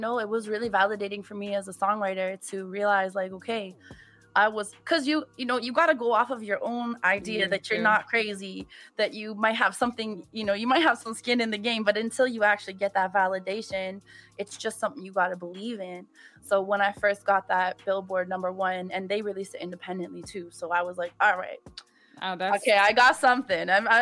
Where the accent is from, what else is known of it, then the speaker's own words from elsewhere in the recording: Toronto, Ontario, Canada; accent: Canadian; now in Los Angeles, United States; I was born and raised in Toronto. I'm a Canadian, in case you can't tell from the accent, although some people have told me that I've lost my accent while I've been in LA.